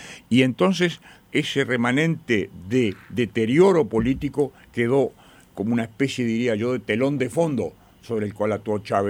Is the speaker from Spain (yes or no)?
no; Uruguay; a mí me preocupa como uruguayo